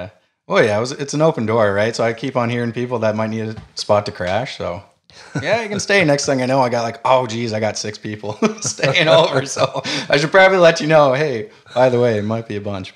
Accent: Oakville, Ontario, Canada; I'm from Ontario, Oakville, Ontario.

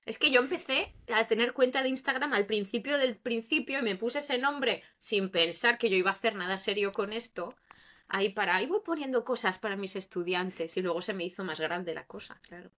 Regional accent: Valencian Community, Spain; como valenciano, ¿tú qué haces cuando escuchas un pum?

